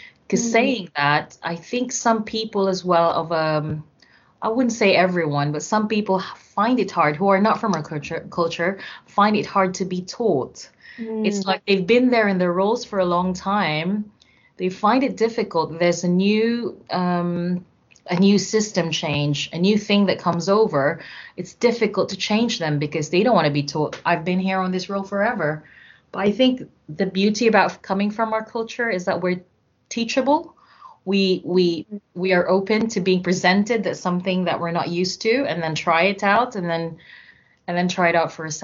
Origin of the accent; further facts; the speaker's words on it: Philippines; moved away as an adult; now in United Kingdom; To anyone listening right now, I'm from the Philippines. I've lived there until I was 26. I moved here to the UK at 26, 27, and then I worked in the NHS since then.